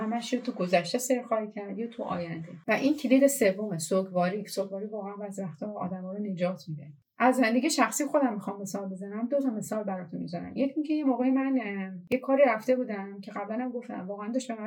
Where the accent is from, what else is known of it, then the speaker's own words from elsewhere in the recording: Iran; برای ماهایی که از ایران هستیم و امکانات محدودتری داریم